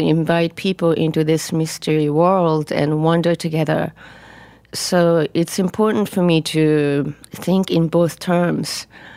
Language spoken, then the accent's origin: English; Japan; first language Japanese; English is a second language; Yes, my native language is Japanese. Right. And I've lived here long enough to sometimes just babble, say things out.